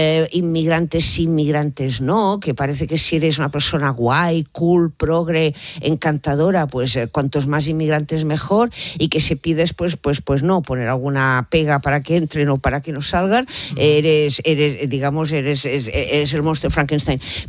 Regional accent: Catalonia, Spain; yo como catalana

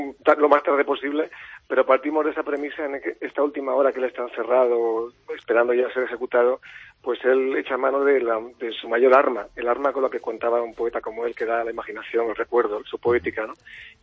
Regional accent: Andalusia, Spain; Yo con Lorca hacía muchos años que quería entrar como dramaturgo, como andaluz.

